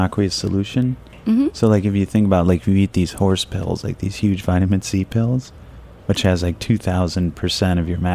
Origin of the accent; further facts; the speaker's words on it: Midwest, United States; Yeah, I was born and raised out in the Midwest